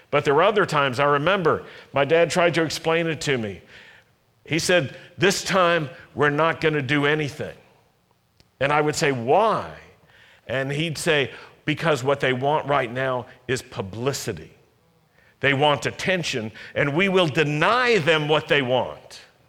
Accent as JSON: {"language": "English", "region": "Virginia", "country": "United States", "tie": "born or raised there", "said": "When I was growing up in Virginia in the 50s, 60s, and 70s, it was the same perspective that most Jewish people had in our city."}